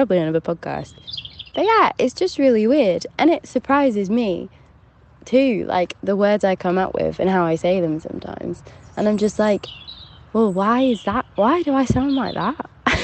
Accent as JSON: {"language": "English", "region": "South East England", "country": "United Kingdom", "said": "I'm middle class from Hampshire, and yet sometimes I sound Northern, sometimes I sound Australian for some reason."}